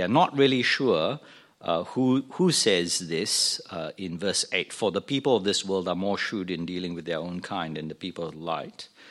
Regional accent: Malaysia; one of the earliest memories I have growing up in Malaysia

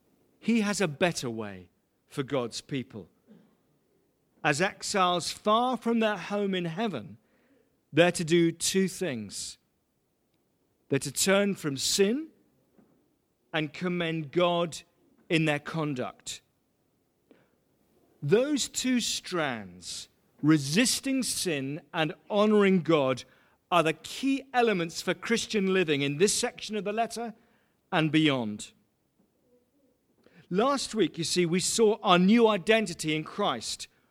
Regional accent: England, United Kingdom; now in Australia; Since I was born and raised in England, and I've got my Australian passport, the country in which my dad was born and generations before him. Two nations, two homes. One of my past and one of my present.

